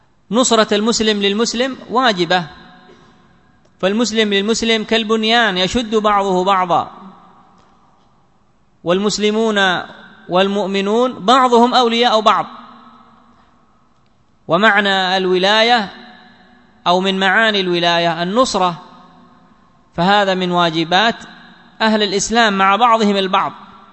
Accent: Yemen; خصوصا عندنا في اليمن

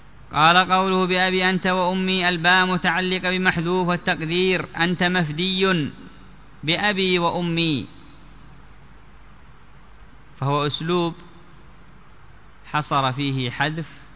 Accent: Yemen; وأكثر ما عندنا في اليمن ينزل البرد

